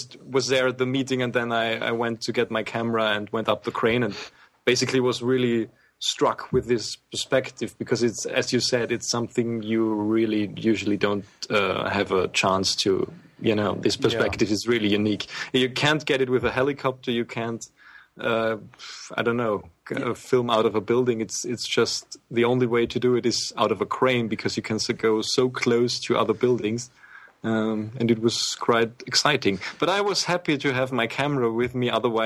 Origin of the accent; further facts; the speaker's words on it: Innsbruck, Tyrol, Austria; now in Vienna, Austria; I'm from Innsbruck, which is considered the heart of the Alps. You know, it's a 150,000 people town, which is right in the middle of these beautiful mountains.